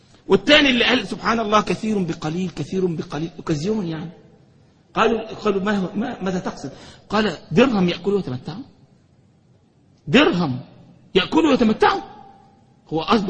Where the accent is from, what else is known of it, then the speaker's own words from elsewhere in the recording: Egypt; يعني كان مرة بيحكوا عندنا في مصر